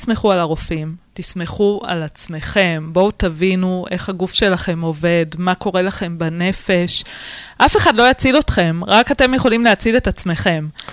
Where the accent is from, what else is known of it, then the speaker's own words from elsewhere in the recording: Ramat Gan, Tel Aviv District, Israel; אני גדלתי ליד מס הכנסה, גדלתי בניין לידם, ברמת גן